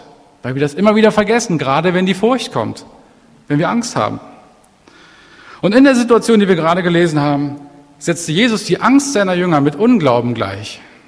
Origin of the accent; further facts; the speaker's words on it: Berlin, Germany; Und ich bin im Süden Berlins in Buko aufgewachsen